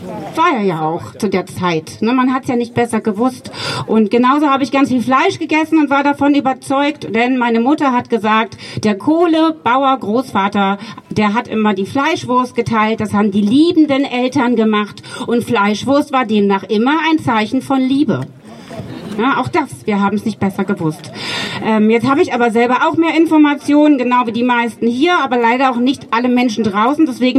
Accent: Berlin, Germany; Ich komme selber aus Berlin, bin in einer Großstadt aufgewachsen und hatte viele, viele andere Probleme als Kind, eine alleinerziehende Erzieherin im Hochhausblock aufgewachsen

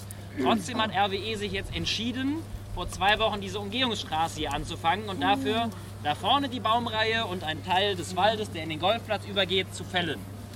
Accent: Kuckum, North Rhine-Westphalia, Germany; Ich komme aus Kuckum. Das ist ein Dorf weiter in diese Richtung.

